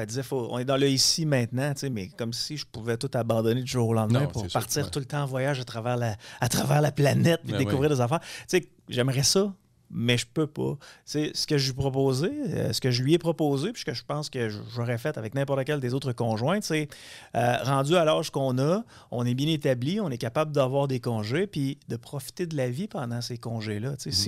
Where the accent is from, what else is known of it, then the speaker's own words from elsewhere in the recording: Quebec City, Quebec, Canada; en tant que citoyen de la Ville de Québec, en tant que Canadien.